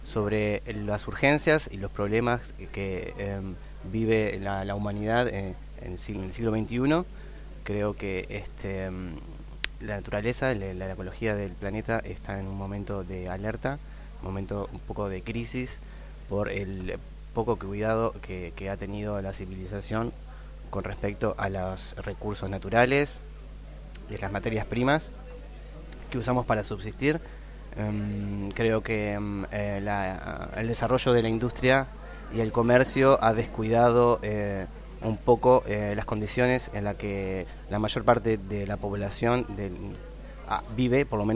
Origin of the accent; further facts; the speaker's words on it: Montevideo, Uruguay; vengo de Uruguay, Montevideo, en Latinoamérica, un pequeño país al sur.